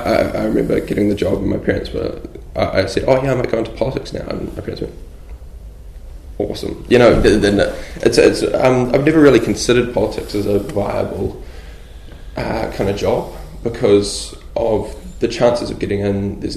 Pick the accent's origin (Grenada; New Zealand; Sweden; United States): New Zealand; Whanganui, Manawatū-Whanganui; now in Wellington, New Zealand; and I'm from Whanganui originally. Grew up there, and then now I've moved to Wellington to study law and commerce.